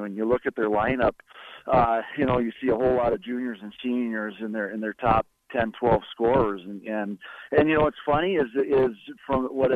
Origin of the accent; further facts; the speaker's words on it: Minnesota, United States; We grew up in the Twin Cities area. All our family is here.